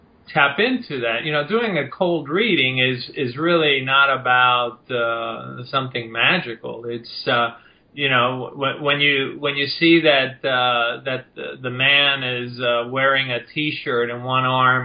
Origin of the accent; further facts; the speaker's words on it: Cuba; English is a second language; now in United States; I was an immigrant here. I came from Cuba. I didn't speak English.